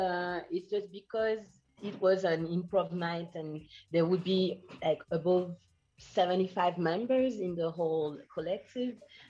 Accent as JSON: {"language": "English", "country": "Guadeloupe", "lives_now": "Montreal, Canada", "said": "Well, I am an artist from Guadeloupe, based in Montreal. It's been like almost two decades that I've been in Montreal."}